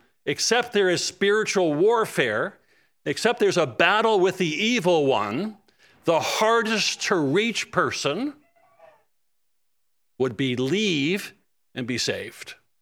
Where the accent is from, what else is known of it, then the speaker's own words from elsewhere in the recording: New Jersey, United States; also born or lived in Pennsylvania; now in Florida, United States; New Jersey is where I was raised, got married and lived for 5 years in Pennsylvania. And then we moved to Florida 25 years ago